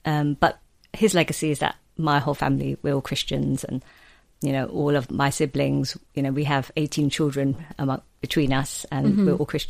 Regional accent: United Kingdom; born there; So I'm British born Chinese, BBC we call it. And I come from a family of five children.

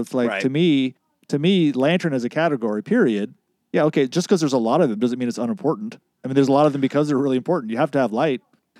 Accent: West Coast, United States; I come from the West Coast.

